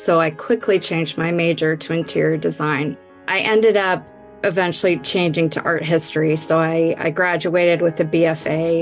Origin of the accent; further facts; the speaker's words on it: Bennington, Nebraska, United States; I grew up in Bennington, Nebraska.